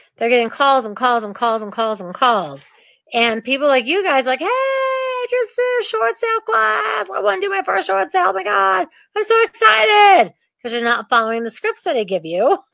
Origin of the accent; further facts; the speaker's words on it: Midwest, United States; I was raised in the Midwest, like grow up, get a job at a factory, put in 40 years, get married and have kids, and retire.